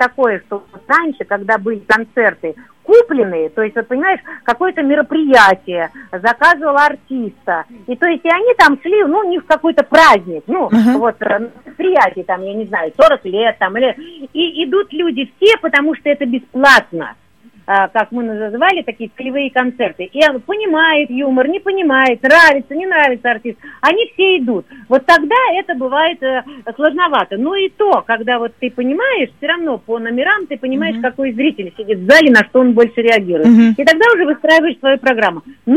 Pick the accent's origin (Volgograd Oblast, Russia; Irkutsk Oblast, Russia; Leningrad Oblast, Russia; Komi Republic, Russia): Volgograd Oblast, Russia; Volgograd; Потому что я девушка с Волги, из города Волгограда. Я ела с детства икру, трехлитровые банки ложкой.